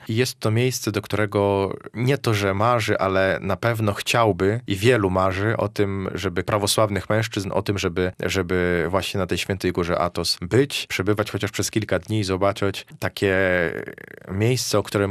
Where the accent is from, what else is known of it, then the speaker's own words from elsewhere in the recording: Podlaskie Voivodeship, Poland; born there; w Polsce tutaj, gdzie tak naprawdę urodziłem się 10 kilometrów od Supraśla, od monasteru w Supraślu.